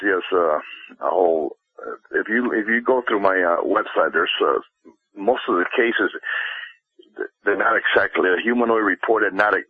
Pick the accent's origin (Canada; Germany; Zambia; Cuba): Cuba; now in United States; ever since I was a kid, I grew up in Cuba. I immigrated to the United States in '67